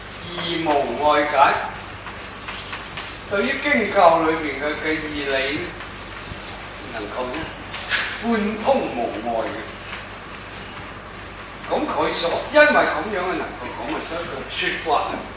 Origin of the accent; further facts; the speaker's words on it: China; 我哋中国人呢就九族，系嘛？